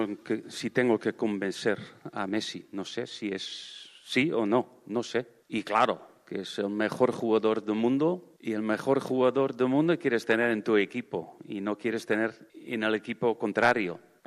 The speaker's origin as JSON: {"language": "Spanish", "country": "Netherlands", "second_language": "Spanish", "said": "Primero soy holandés y los holandeses le gustan tener balón"}